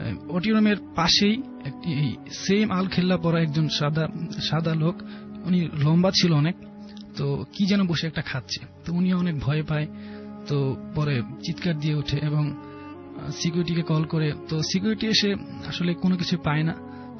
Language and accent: Bangla; Gazipur, Dhaka Division, Bangladesh; আমার home town Gazipur.